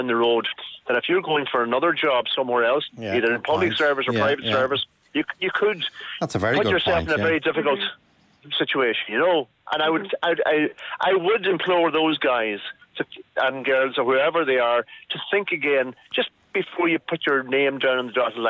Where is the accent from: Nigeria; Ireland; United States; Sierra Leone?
Ireland; Ulster; I'm from Donegal.